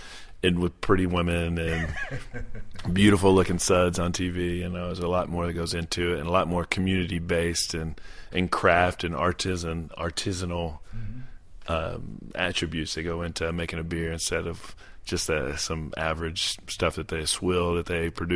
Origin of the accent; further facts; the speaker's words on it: Arkansas, United States; to see my hometown go to such disarray and impoverishment and different things like that, which once was a thriving city, once was an economic hub for Arkansas, is now is just kind of a laughing stock.